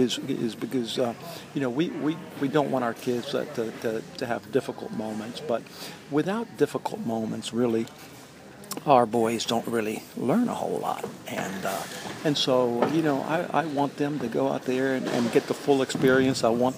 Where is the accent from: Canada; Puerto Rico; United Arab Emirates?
Puerto Rico; moved away as an adult; now in United States; I grew up in Puerto Rico, and I went to the University of Georgia. And, here I am about 45 years later. I'm still here at Georgia.